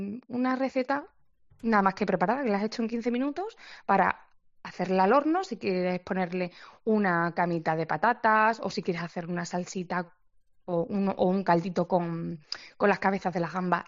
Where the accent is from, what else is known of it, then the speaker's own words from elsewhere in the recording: Extremadura, Spain; en mi casa se come mucho cordero, pues porque somos somos de Extremadura, entonces el cordero nos gusta mucho, tenemos además familia ganadera.